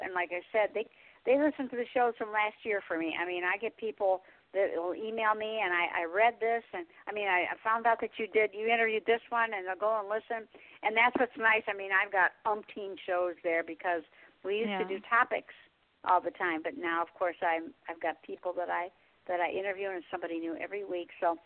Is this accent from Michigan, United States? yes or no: yes; Michigan, United States; I'm from Michigan originally.